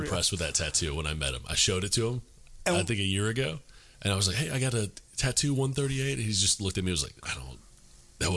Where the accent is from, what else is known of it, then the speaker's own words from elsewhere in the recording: Atlanta, Georgia, United States; I grew up in Metro Atlanta area. So I was pretty much here my whole life.